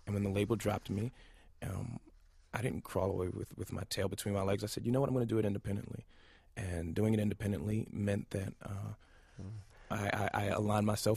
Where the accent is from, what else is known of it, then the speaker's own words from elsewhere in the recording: Brooklyn, New York, United States; My single-parented home in Brownsville, Brooklyn.